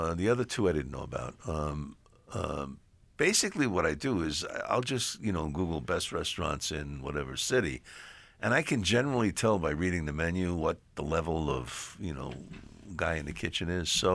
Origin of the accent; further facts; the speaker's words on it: New York, United States; the guy said to me, where are you from? Because I guess he heard the accent. I said, New York.